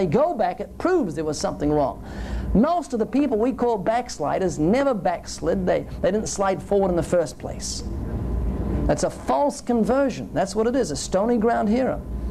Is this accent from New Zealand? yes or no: yes; New Zealand; I come from New Zealand, 70 million sheep.